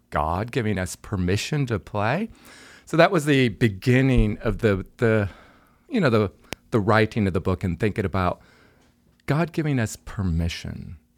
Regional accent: Michigan, United States; also born or lived in Chicago; Yeah, we lived there for 20 years in Chicago as a senior pastor of a multi-ethnic church. Before that, I grew up in Michigan.

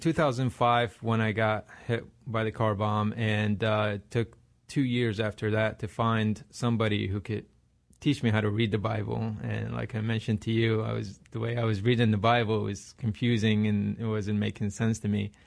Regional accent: Iraq; now in United States; I was born and raised in Iraq

